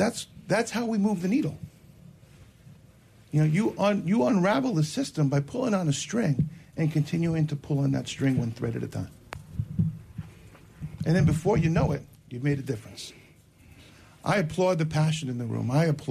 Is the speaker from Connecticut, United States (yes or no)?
yes; West Haven, Connecticut, United States; Well, I grew up in West Haven and in the same neighborhood as you, Carol.